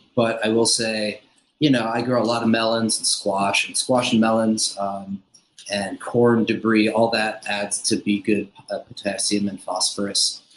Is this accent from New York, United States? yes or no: yes; New York, United States; Upstate New York, just a little bit north of New York City.